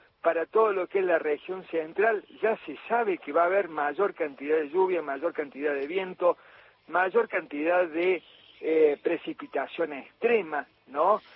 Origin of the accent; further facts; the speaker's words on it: Argentina; esta tragedia que nos ha ocurrido como argentinos, en este caso en Buenos Aires